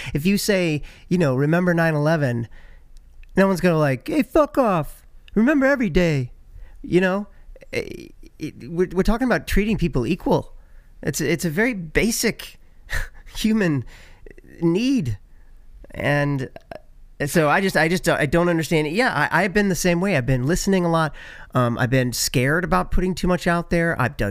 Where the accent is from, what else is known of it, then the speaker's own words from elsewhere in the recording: Missouri, United States; growing up in Missouri, there was a lot of it.